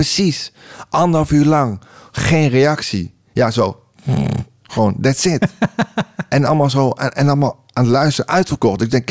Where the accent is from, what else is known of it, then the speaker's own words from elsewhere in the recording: Leeuwarden, Friesland, Netherlands; Ja, je komt niet uit Leeuwarden. Dus Martijn, ja, ik weet echt gewoon, ja, waar ik vandaan kom.